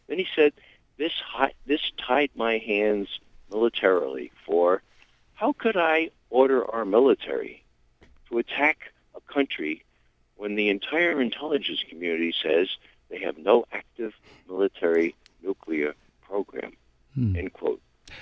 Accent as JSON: {"language": "English", "town": "Bronx", "region": "New York", "country": "United States", "said": "I come from the Bronx, as you know, Robert."}